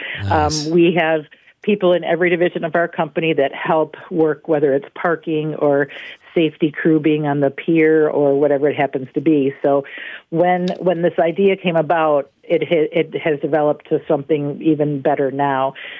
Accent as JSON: {"language": "English", "town": "Lake Geneva", "region": "Wisconsin", "country": "United States", "tie": "born or raised there", "lives_now": "Burlington, United States", "said": "I grew up and raised in Lake Geneva, went to school and high school there and everything. I live just a few miles away now in Burlington"}